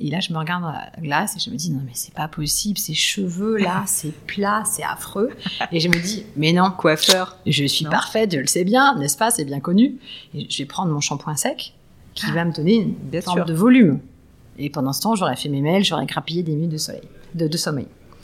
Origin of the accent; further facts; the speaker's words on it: Île-de-France, France; J'ai grandi en banlieue nord, avec un papa ingénieur, une maman prof de lettres.